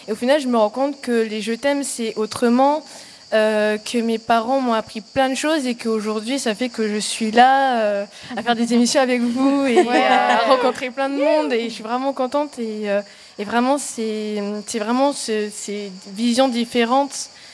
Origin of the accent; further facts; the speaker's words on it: Haiti; C'est vrai que moi, par exemple, je suis haïtienne